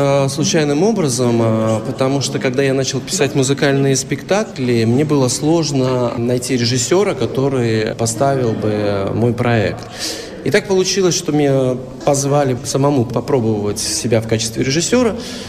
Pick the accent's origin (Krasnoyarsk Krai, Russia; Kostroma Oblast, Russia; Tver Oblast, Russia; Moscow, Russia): Moscow, Russia; born there; also born or lived in Minsk; Потому что я 17 лет жил в Минске, и вообще у меня половина людей, которых знают, считают, что я белорус, хотя я родился в Москве.